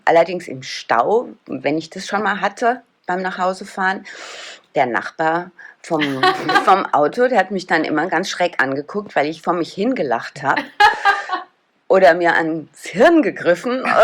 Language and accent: German; Rhineland-Palatinate, Germany; Eigentlich bin ich aus RP.